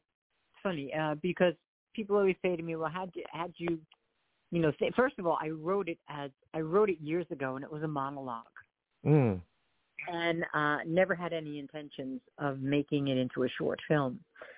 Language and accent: English; Fort Lee, New Jersey, United States; And I was born and raised in Fort Lee. So that was my entire backdrop my whole life.